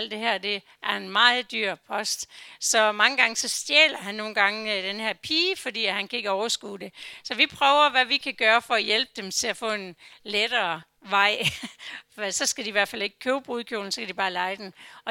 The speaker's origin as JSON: {"language": "Danish", "town": "Frederikshavn", "region": "North Denmark Region", "country": "Denmark", "said": "Jeg har aldrig kommet fra landet. Jeg kommer fra Frederikshavn med fisk og vand og så videre. Jeg har aldrig boet på en gård."}